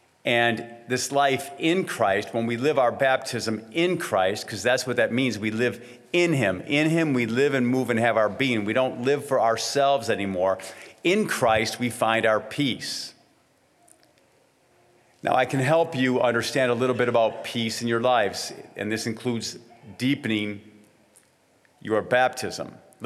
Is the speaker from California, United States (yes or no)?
no; Detroit, Michigan, United States; I grew up in Detroit, Michigan. We went to confession every week.